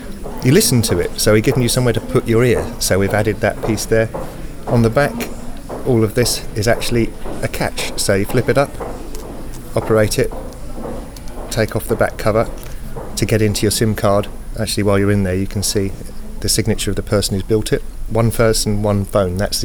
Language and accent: English; England, United Kingdom; as an Englishman. I'm quite proud to be English. I live here.